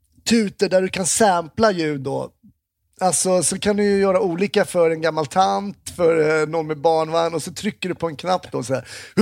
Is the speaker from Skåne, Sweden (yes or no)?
no; Stockholm, Stockholm County, Sweden; jag är uppvuxen i Stockholm.